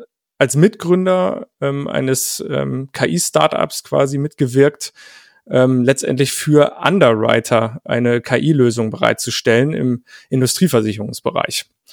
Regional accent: Paderborn, North Rhine-Westphalia, Germany; in Paderborn, da wo ich herkomme

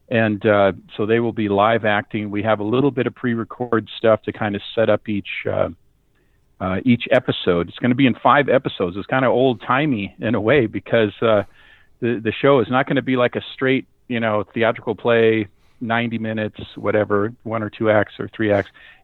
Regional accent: Seattle, Washington, United States; born there; I was born in Seattle to immigrant parents who came over after World War II from Norway, and I grew up with 2 cultures.

